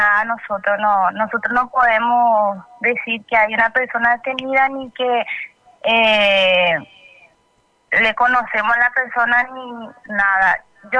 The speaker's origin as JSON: {"language": "Spanish", "town": "Itauguá", "region": "Central", "country": "Paraguay", "said": "yo soy de Itagua"}